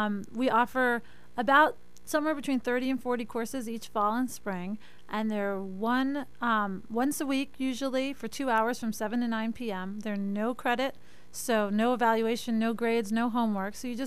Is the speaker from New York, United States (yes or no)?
yes; New York, United States; moved away as an adult; From New York City originally. My husband and I came down here at about almost 12 years ago, just looking for a new life outside of New York City